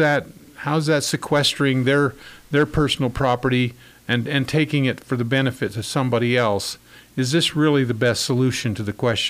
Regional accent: Eustis, Nebraska, United States; now in North Platte, United States; I actually grew up over at Eustis, Nebraska, which is my home. I still call it my hometown.

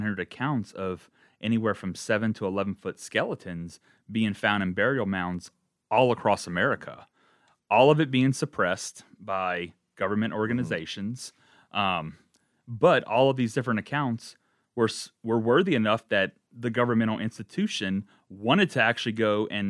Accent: Louisiana, United States; moved away as an adult; So I'm originally from Louisiana, but I came up here back in 2008, mm-hmm. a couple of years after Katrina happened.

